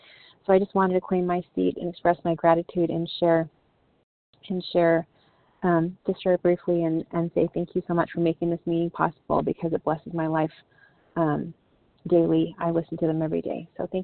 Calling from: Michigan, United States; I'm calling from Michigan.

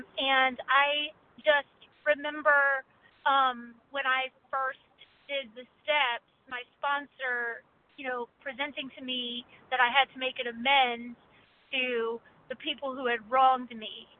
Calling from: Maryland, United States; I'm calling from Maryland.

